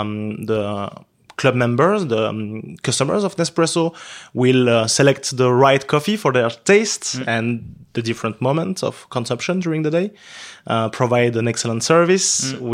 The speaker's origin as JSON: {"language": "English", "country": "Switzerland", "said": "I am originated from Switzerland. My mom is from Morocco."}